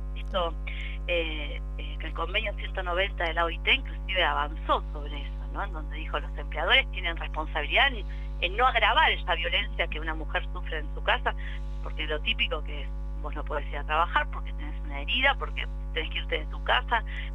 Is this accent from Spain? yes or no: no; Buenos Aires, Argentina; acá en Buenos Aires, bueno, yo soy de Buenos Aires